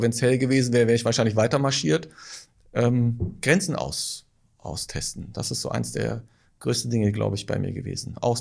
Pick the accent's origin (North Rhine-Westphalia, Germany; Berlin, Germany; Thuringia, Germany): North Rhine-Westphalia, Germany; Düren; bis nach Hause, bis zum Satellitenviertel, wo ich aufgewachsen bin.